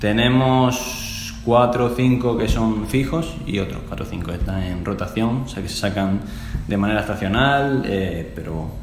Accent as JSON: {"language": "Spanish", "town": "Granada", "region": "Andalusia", "country": "Spain", "moved": "as an adult", "lives_now": "Panama", "said": "De Granada, del sur de España."}